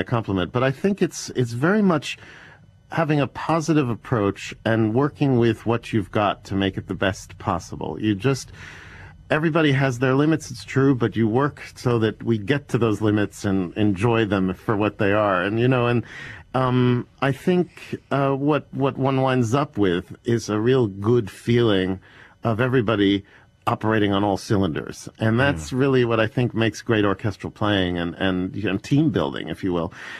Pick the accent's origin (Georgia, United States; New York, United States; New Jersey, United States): New York, United States; New York City; I was 10 years old growing up in New York City, and my mother thought it would be a good idea if I started going to these young people's concerts that Bernstein was conducting back then with the New York Philharmonic.